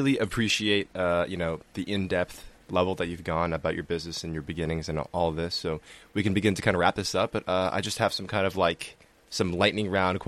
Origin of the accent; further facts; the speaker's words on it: Massachusetts, United States; now in Madison, United States; I'm actually from Massachusetts, so I went from Massachusetts over here to Madison.